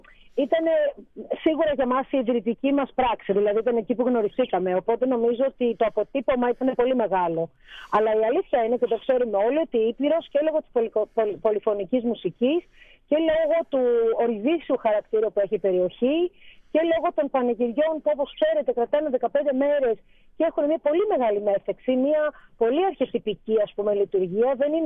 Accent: Crete, Greece; για μένα που είμαι Ελληνίδα και αυτά μου φαίνονται αυτονόητα, γιατί είμαι από την Κρήτη

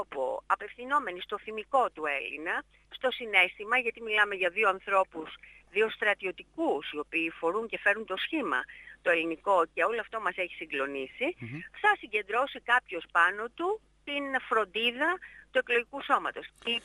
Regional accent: Northern Greece, Greece; και είμαι βορειοελλαδίτισσα

